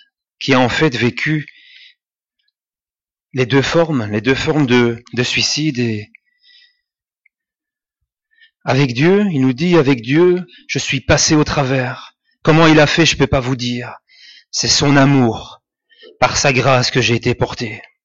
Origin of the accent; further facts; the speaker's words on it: Wallonia, Belgium; tous les jours en Wallonie, donc chez nous en Wallonie, deux personnes s'enlèvent la vie tous les jours.